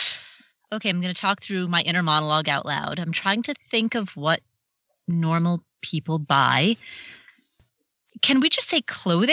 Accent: Pennsylvania, United States; from Pennsylvania.

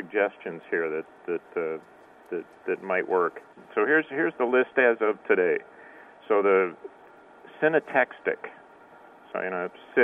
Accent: Poway, California, United States; I'm from Poway, California.

